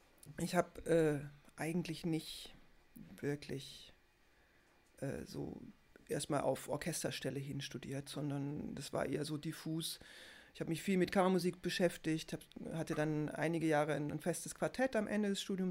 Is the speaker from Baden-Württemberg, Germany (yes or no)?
yes; Baden-Württemberg, Germany; ich komme so richtig aus Schwaben vom Land, Agglomeration Stuttgart, zwischen Stuttgart und Heilbronn.